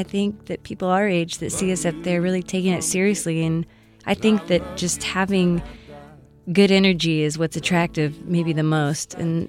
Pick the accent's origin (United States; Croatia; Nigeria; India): United States; Texas; And growing up in Texas, my granddad played the fiddle and used to play for us at home